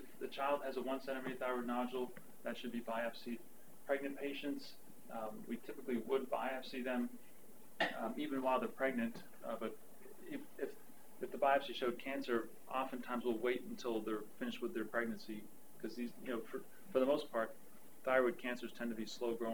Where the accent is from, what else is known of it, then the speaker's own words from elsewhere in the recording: Netherlands; but I'm originally from Holland